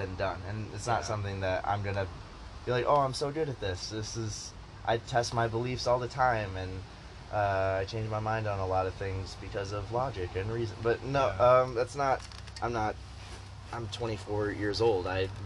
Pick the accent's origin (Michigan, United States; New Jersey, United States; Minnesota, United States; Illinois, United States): Michigan, United States; Tecumseh; I grew up in Tecumseh, Michigan, and I didn't have a lot of variety of people.